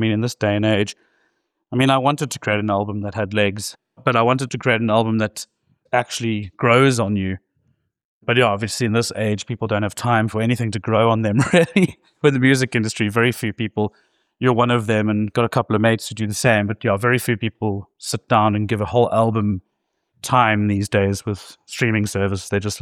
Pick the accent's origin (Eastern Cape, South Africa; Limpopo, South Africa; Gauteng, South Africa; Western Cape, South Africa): Western Cape, South Africa; Hout Bay; my time growing up in Hout Bay, actually